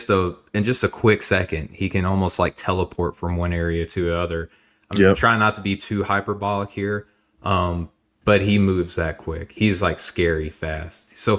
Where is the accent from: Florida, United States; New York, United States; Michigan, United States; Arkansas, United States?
Arkansas, United States; So listen, I'm from Arkansas and I read the articles over there.